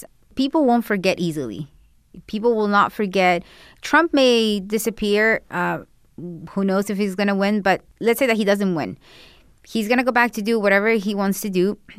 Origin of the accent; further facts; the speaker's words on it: Culver City, California, United States; So growing up in Venice, in the Venice area, in Culver City, I had a lot of friends who will say things like that about my parents